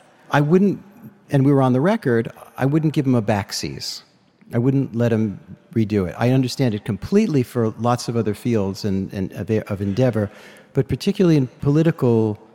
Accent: New Jersey, United States; I grew up in New Jersey, same radio area.

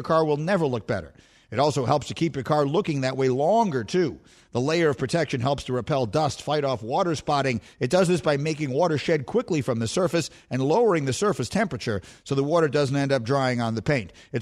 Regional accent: New York City, New York, United States; I grew up in New York City. I grew up a crazy fan of the Knicks, as I told you.

